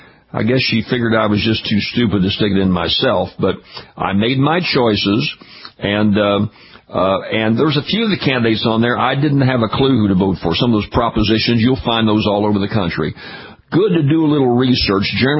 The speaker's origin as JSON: {"language": "English", "region": "Louisiana", "country": "United States", "tie": "born or raised there", "said": "There wasn't a whole lot of difference in population between Virginia or down in my home state of Louisiana."}